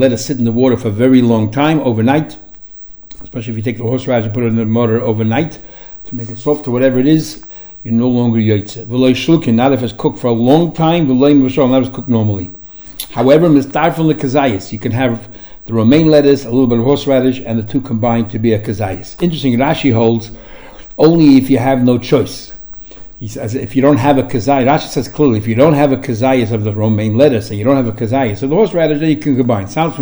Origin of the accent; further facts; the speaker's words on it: Crown Heights, New York, United States; when I was growing up in Crown Heights